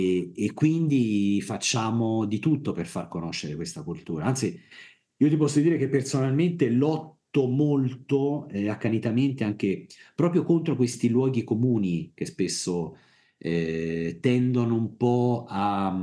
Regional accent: Arezzo, Tuscany, Italy; io da toscano te lo dico, ci mancherebbe altro, la prima visita deve essere fatta a Firenze, ad Arezzo, che è la mia città

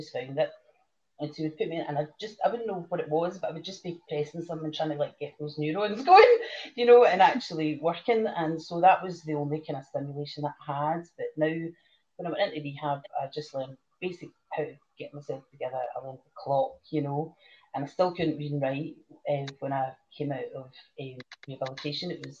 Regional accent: Glasgow, Scotland, United Kingdom; I'm from Glasgow, went to school in Glasgow, lived in Glasgow, worked in Glasgow my whole life

